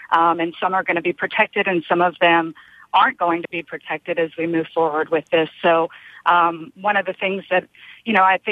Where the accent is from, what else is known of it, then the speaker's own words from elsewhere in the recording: New Orleans, Louisiana, United States; So, yeah, I'm from New Orleans, and we just passed the eight-year mark of Hurricane Katrina